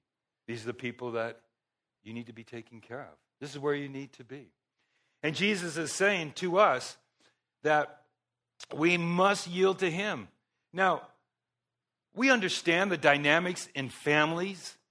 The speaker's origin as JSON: {"language": "English", "region": "California", "country": "United States", "tie": "born or raised there", "said": "I personally struggled growing up in Southern California, 9 brothers and sisters, including myself, the oldest boy"}